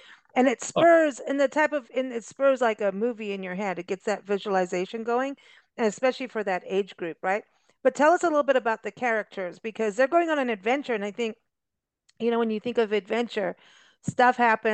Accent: South Africa; I grew up in South Africa.

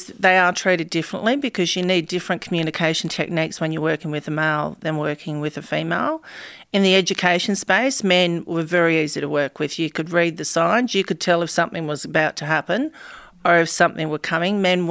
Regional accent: Campbelltown, New South Wales, Australia; where I grew up in Ayres at Campbelltown, which is a massive housing estate, and it was pretty rough

